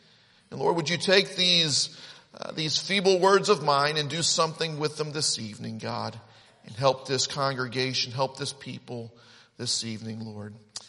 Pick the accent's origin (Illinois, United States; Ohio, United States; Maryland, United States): Ohio, United States; I grew up outside Cleveland, Ohio, about 45, 50 minutes from Cedar Point.